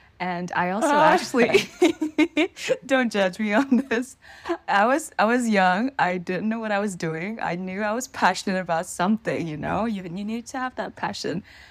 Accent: Myanmar; first language Burmese; English is a second language; And I'm from Myanmar. And in Burmese, which is the language that we speak in Myanmar, our names don't have first, middle, last.

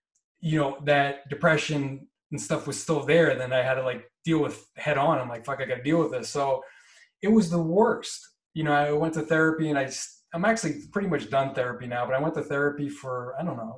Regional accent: New Jersey, United States; I'm from New Jersey, born and raised. Just, you know, kind of suburban kid

